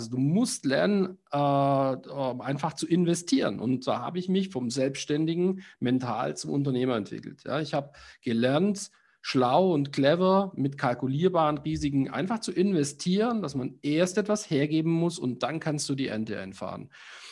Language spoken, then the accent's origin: German; Baden-Württemberg, Germany; für mich als Schwabe war das die völlige Identitätskrise